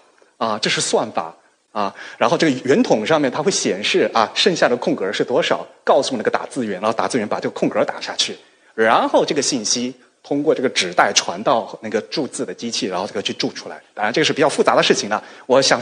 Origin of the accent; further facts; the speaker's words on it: China; 然后呢美国人做的图像我们中国人也可以看，对吧？